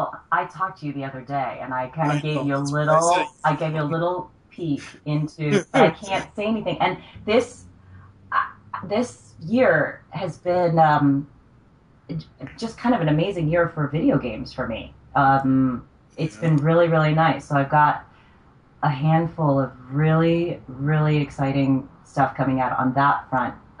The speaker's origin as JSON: {"language": "English", "town": "Columbus", "region": "Ohio", "country": "United States", "tie": "born or raised there", "said": "I grew up in Columbus, Ohio. home of the Buckeyes. If anybody's from Ohio, go Bucks. Midwestern girl."}